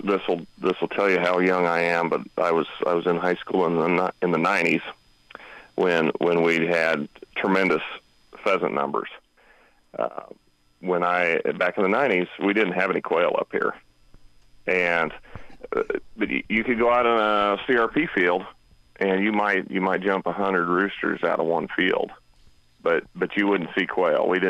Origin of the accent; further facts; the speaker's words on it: Colby, Kansas, United States; I grew up down in Colby, Kansas, Northwest Kansas.